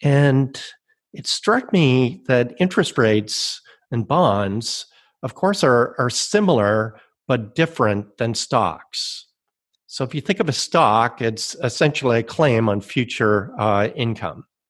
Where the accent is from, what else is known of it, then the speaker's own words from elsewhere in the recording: Toronto, Ontario, Canada; Well, I grew up in Canada. I'm a native of Toronto.